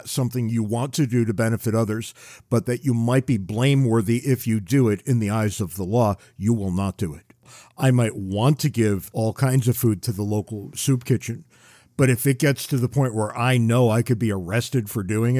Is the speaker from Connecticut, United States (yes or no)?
yes; Connecticut, United States; We also saw this in my home state of Connecticut